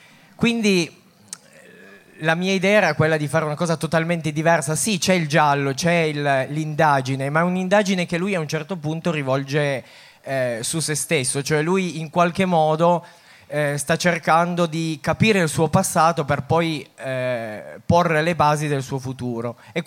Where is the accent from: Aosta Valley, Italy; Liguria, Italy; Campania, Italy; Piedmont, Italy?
Piedmont, Italy; io sono nato e cresciuto in Valsusa